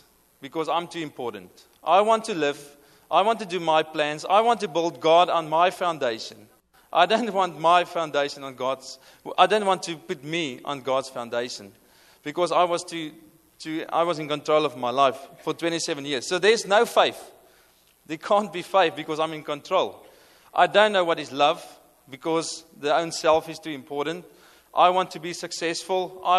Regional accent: South Africa; first language Afrikaans; English is a second language; Sorry, my first language is not English. So I'm going to try to with my English. My first language is Afrikaans.

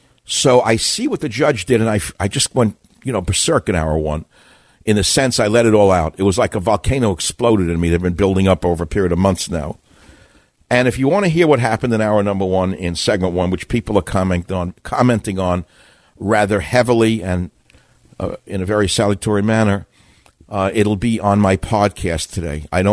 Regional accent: New York, United States; I'm from New York. I know what pieces of garbage are.

